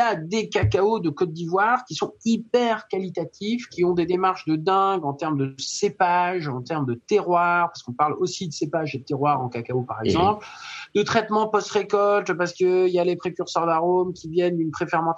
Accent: France; c'est ce qu'on connaît mieux en tant que Français quand on veut parler de terroir

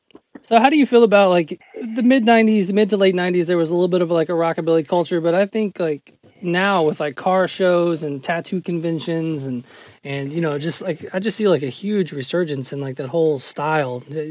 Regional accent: Nashville, Tennessee, United States; that's the one thing growing up in Nashville was, you know, you could always go see somebody great at a honky-tonk

